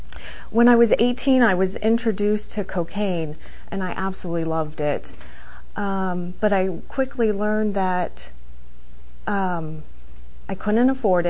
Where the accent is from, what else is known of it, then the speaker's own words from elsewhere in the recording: Buffalo, New York, United States; born there; I was born in Buffalo, New York, but I moved around a lot because I was a Navy brat.